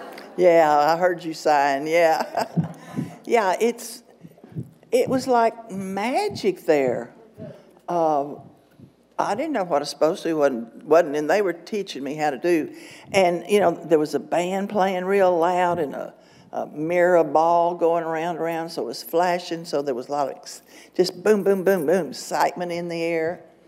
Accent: Lubbock, Texas, United States; born there; I was born in Lubbock, Texas. Go Texas Tech, Final Four.

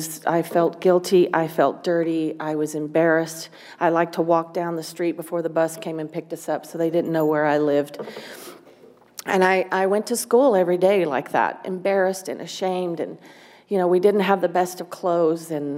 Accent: Lubbock, Texas, United States; now in Phoenix, United States; I'm from Texas. I am from Lubbock, Texas.

